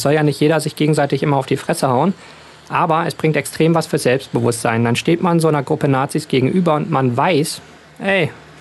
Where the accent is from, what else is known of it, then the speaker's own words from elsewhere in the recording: North Rhine-Westphalia, Germany; ich komme ja aus dem Ruhrgebiet